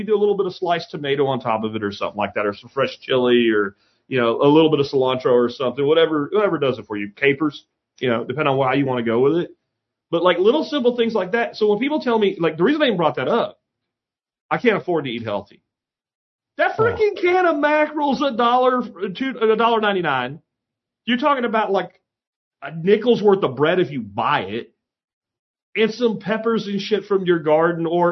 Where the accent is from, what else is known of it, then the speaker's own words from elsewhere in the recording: Pennsylvania, United States; I grew up in rural Pennsylvania too.